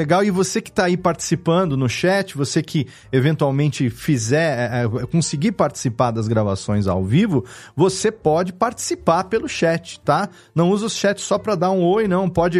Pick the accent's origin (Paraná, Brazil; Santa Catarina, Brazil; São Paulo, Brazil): São Paulo, Brazil; Serra Negra; Hoje, por exemplo, eu estou aqui em Serra Negra, que é onde eu moro, na minha cidade natal.